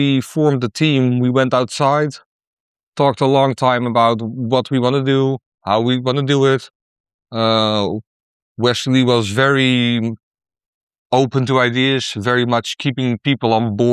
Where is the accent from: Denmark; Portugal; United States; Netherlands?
Netherlands; I'm from the Netherlands.